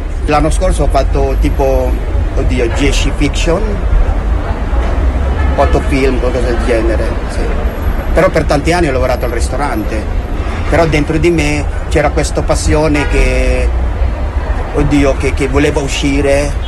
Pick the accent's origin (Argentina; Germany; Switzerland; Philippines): Philippines; Italian is a second language; now in Italy; sono venuto qua targato così, come filippino domestico